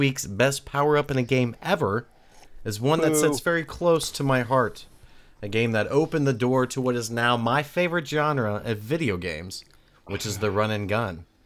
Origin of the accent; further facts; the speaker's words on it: Kentucky, United States; Born and raised in Kentucky.